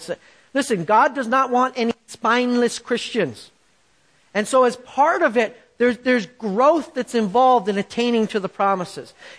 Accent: Canada; I'm from Canada. Lots of frozen water up there.

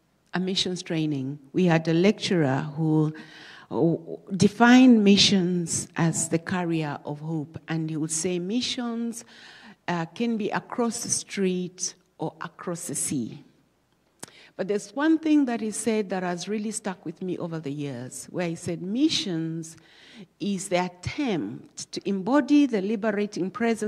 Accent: Zambia; A lot of our people, especially in the rural areas of Zambia, you will understand my accent is not like yours

